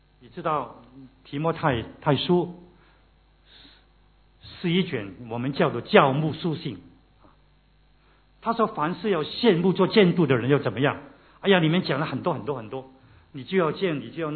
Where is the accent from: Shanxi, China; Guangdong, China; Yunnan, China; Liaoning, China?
Guangdong, China; 我们广东人有一句话